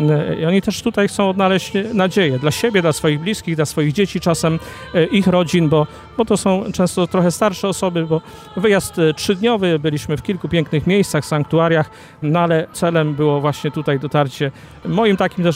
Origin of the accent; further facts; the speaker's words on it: Ostrzeszów, Greater Poland Voivodeship, Poland; Jesteśmy z Ostrzeszowa, a miasto to jest znaczone szczególną obecnością świętego Maksymiliana.